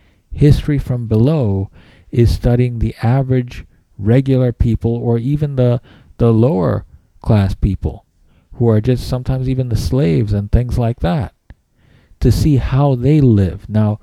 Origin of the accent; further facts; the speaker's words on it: India; I am from India. I am Indian.